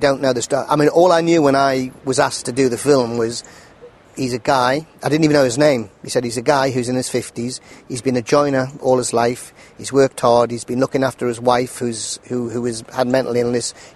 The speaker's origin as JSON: {"language": "English", "town": "Newcastle", "region": "North East England", "country": "United Kingdom", "tie": "born or raised there", "said": "a producer who knows me said that Ken had been looking for a guy from my hometown, Newcastle, late 50s"}